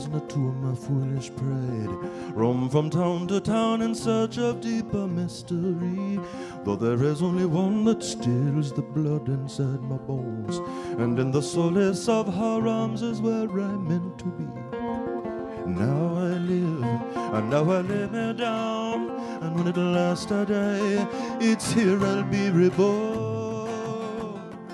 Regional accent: St. Augustine, Florida, United States; I'm from St. Augustine, as Pat has said.

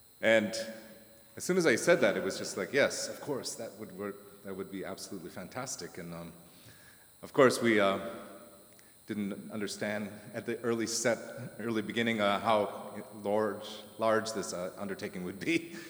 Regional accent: Arctic Village, Alaska, United States; many of the elders I grew up with in Arctic Village.

